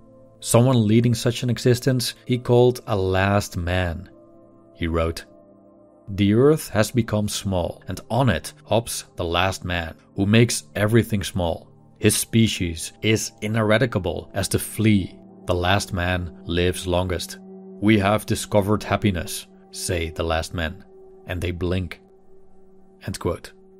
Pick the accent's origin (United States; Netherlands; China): Netherlands; English is a second language; As I'm from a secular environment myself, being born and raised in the Netherlands, in a family where religion played virtually no role